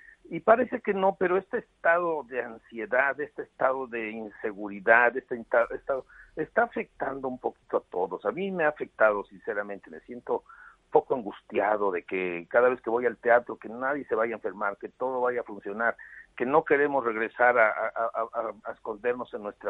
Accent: Mexico; porque pues en mi país, en México, pues la gente no se puede confinar

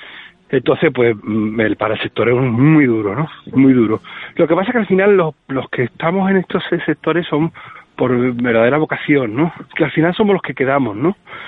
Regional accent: Spain; Y yo soy español

